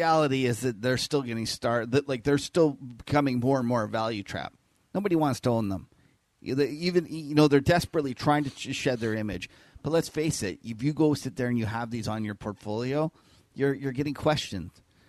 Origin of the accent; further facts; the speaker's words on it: Canada; I'm a Canadian